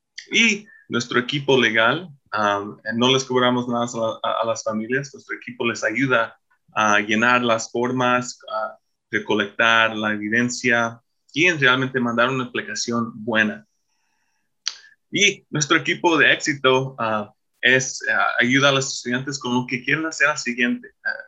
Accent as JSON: {"language": "Spanish", "town": "Los Angeles", "region": "California", "country": "United States", "tie": "born or raised there", "also_born_or_lived": "Bolivia", "said": "a los 7 años, yo crecí en Los Ángeles, California. Y nací en la ciudad, en el noreste de Los Ángeles."}